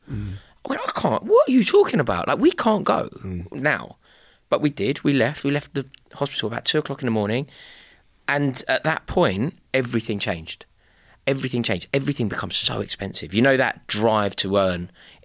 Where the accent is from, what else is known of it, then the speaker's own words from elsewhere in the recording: United Kingdom; I know we're British and we don't speak about things like